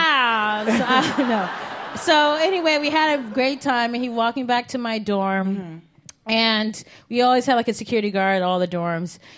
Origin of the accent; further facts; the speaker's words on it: Cleveland, Ohio, United States; I grew up in Cleve, and... Don't judge my journey.